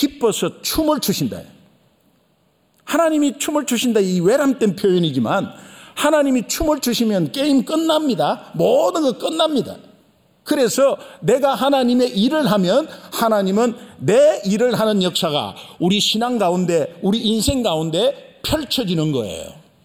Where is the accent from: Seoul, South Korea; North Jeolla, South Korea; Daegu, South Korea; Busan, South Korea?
Busan, South Korea; 저는 부산인데요. 5살 때 수영해수욕장이라는 곳이 있었어요.